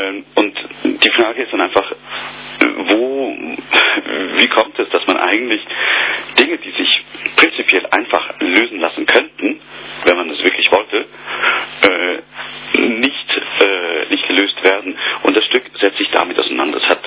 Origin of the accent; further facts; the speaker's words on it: Switzerland; Also ich in meinem Fall bin Schweizer.